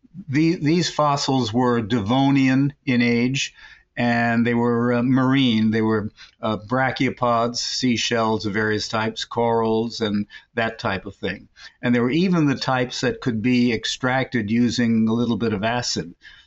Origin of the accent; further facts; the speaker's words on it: New York City, New York, United States; Well, I grew up in New York City with an easy reach of the American Museum of Natural History